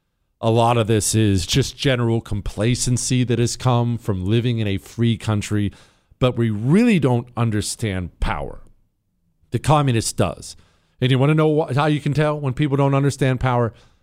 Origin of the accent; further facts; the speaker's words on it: Bozeman, Montana, United States; also born or lived in Ohio; Livingston is about 20 minutes away from Bozeman, Montana, where I grew up. Remember, I grew up in Ohio till I was 10, and then at 10, I moved to Bozeman, Montana.